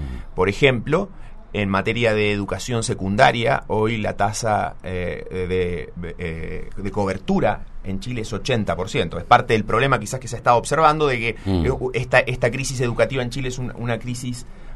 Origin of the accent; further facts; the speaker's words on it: Uruguay; a veces que dicen que los uruguayos somos, digamos, somos argentinos mejorados.